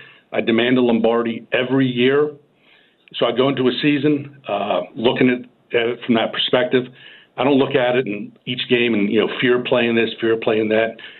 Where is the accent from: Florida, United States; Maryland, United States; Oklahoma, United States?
Maryland, United States; I'm from Montgomery County. I live in Howard County now.